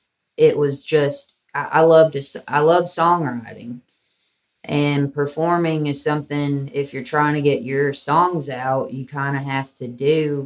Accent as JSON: {"language": "English", "region": "Kentucky", "country": "United States", "tie": "born or raised there", "said": "So I was raised right on the Mississippi rivers."}